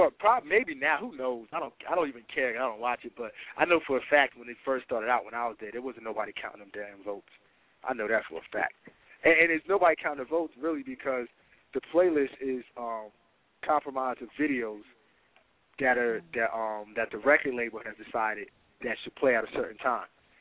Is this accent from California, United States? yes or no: no; New Jersey, United States; because I'm a Philly cat. I grew up in South Jersey